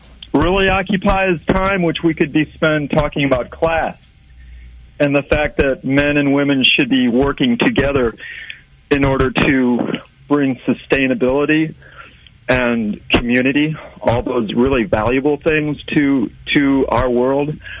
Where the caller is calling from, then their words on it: St. Joseph, United States; I'm calling from St. Joseph.